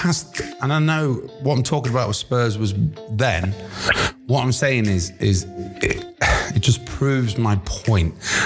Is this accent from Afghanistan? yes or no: no; England, United Kingdom; As an Englishman, that's fucking disgraceful.